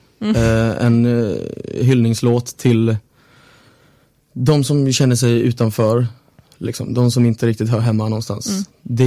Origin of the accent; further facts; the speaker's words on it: Smeby, Kalmar County, Sweden; vi är från Smeby båda två. Ligger i en liten förort utanför Kalmar.